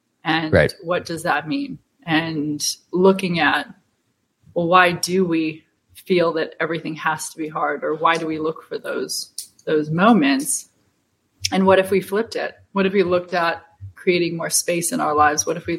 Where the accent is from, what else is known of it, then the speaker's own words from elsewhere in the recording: California, United States; We grew up in California, so there's a decent mix of cultures that we're surrounded by.